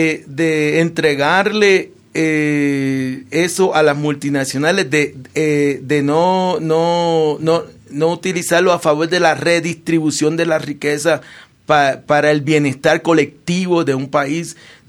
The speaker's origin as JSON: {"language": "Spanish", "country": "Puerto Rico", "tie": "born or raised there", "said": "Yo soy puertorriqueño y yo crecí en la época de oro, para llamarle así, del populismo."}